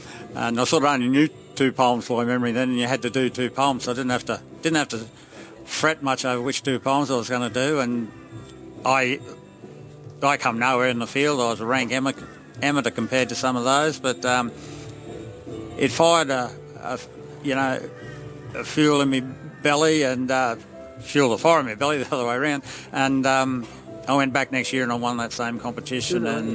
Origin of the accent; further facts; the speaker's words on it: Millmerran, Queensland, Australia; in my hometown of Millmerran